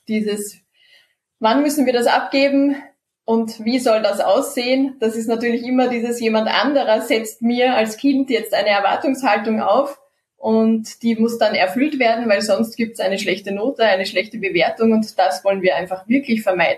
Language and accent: German; Austria; bei uns in Österreich